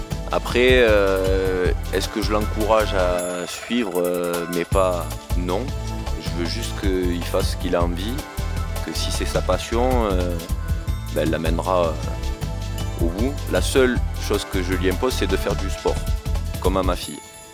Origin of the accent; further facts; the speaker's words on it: Marseille, Provence-Alpes-Côte d'Azur, France; born there; Alors, je suis né à Marseille, donc dans un quartier, comme Moreno, qui s'appelle Saint-Antoine.